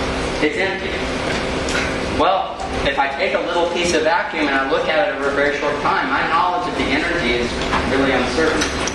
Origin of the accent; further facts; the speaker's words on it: North Carolina, United States; Look, where I grew up in North Carolina, and there was plenty of people who thought it was nuclear.